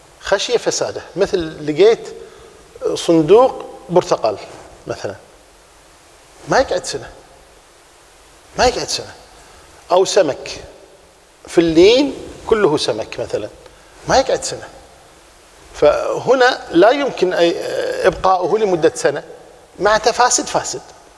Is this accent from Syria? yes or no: no; Kuwait; مثلا لو مثلا عندنا في الكويت